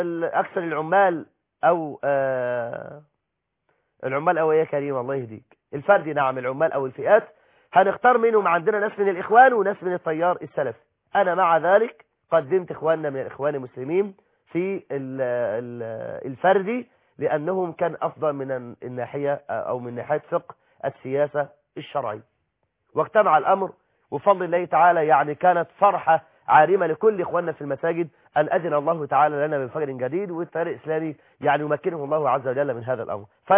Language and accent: Arabic; Egypt; احنا عندنا في مصر